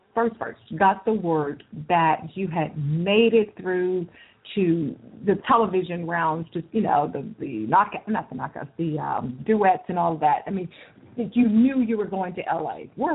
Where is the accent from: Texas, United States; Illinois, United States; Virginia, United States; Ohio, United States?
Texas, United States; Houston; I grew up in Houston, so I'm very familiar with Louisiana, you know, southern part especially.